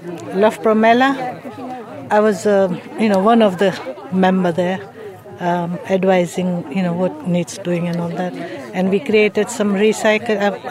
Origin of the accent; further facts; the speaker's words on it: Loughborough, East Midlands, United Kingdom; I'm from Loughborough.